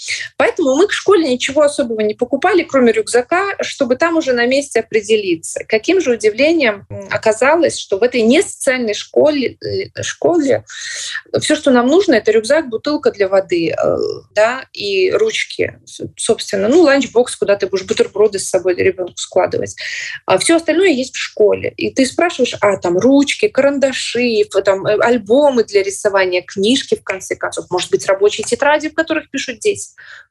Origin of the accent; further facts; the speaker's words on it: Belarus; Но мы-то белорусы знаем